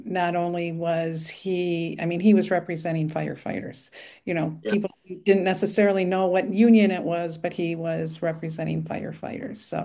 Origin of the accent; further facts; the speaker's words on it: Madison, Wisconsin, United States; I just want to jump in, and as I said, I grew up in Madison.